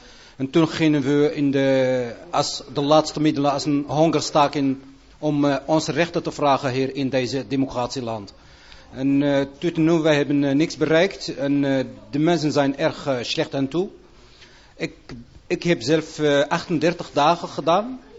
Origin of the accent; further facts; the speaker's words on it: Morocco; now in Netherlands; Ik ben zelf een wit illegale. Ik ben een Marokkaan. Ik woon 17 jaar in Nederland. De eerste jaren toen ben ik naar Nederland gekomen.